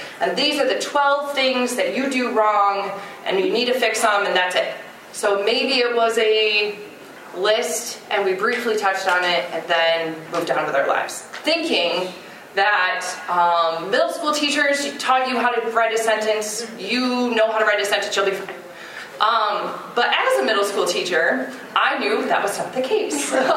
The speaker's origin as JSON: {"language": "English", "town": "Grand Rapids", "region": "Michigan", "country": "United States", "tie": "born or raised there", "said": "I grew up in Grand Rapids, Michigan at Grand Rapids Christian High School, which I always called Christian High. And then I moved to the Chicago area"}